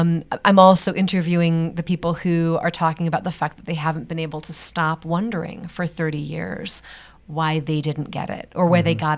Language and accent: English; Chicago, Illinois, United States; the why beyond I'm from Chicago, I love Chicago, I love writing about Chicago